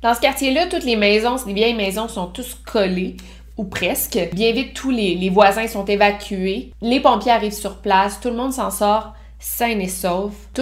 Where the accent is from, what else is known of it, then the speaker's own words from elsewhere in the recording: Quebec City, Quebec, Canada; je viens de la ville de Québec